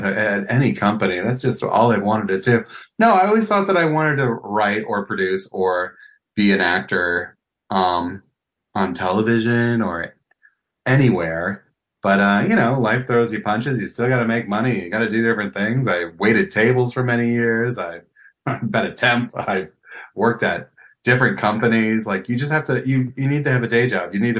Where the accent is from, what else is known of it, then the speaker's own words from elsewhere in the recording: Wisconsin, United States; I grew up in Wisconsin, so we had this speech competition called Forensics.